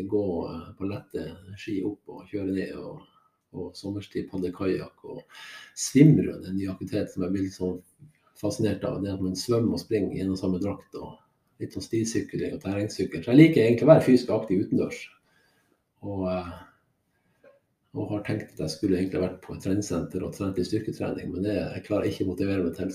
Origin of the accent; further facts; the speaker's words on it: Malangen, Troms, Norway; Jeg vokste jo opp i Malangen i Troms, eller jeg vokste egentlig opp i Tromsø eller i Malang, alt etter sammen. Jeg bodde de 10 første årene i Tromsø, så flyttet vi til Malangen, så jeg, der var det masse flott natur